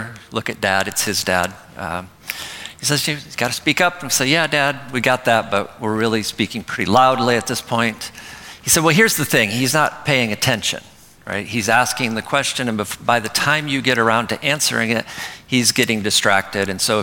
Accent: Grand Rapids, Michigan, United States; So I grew up in Western Michigan, Grand Rapids, son of a pastor, and he's originally from Denver, Colorado.

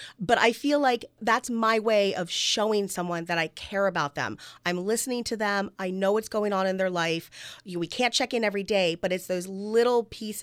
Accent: Maryland, United States; I grew up here in Howard County. I left for college, and then I left several years after that. And then I guess I've been back for almost 20 years now.

